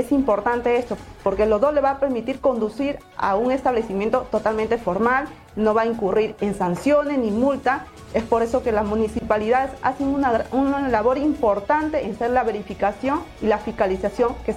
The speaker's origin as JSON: {"language": "Spanish", "region": "La Libertad", "country": "Peru", "said": "también en el cual yo soy de la Tierra de la Libertad"}